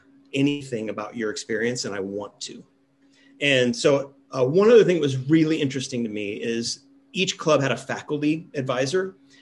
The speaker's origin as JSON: {"language": "English", "town": "Fort Wayne", "region": "Indiana", "country": "United States", "tie": "born or raised there", "moved": "as an adult", "lives_now": "Chicago, United States", "said": "So I grew up in Indiana, Fort Wayne, Indiana, nothing too exciting. Couldn't wait to get out of Fort Wayne. So at 18, moved up here"}